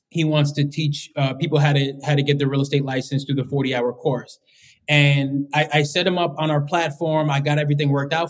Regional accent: Long Island, New York, United States; moved away as an adult; I grew up in Long Island, New York. And so I came down to D.C. To attend Howard University.

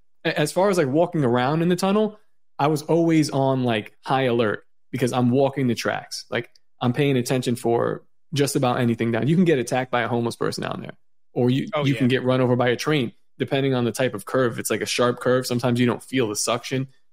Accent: New York City, New York, United States; But, no, I was from New York City, and I worked for the MTA.

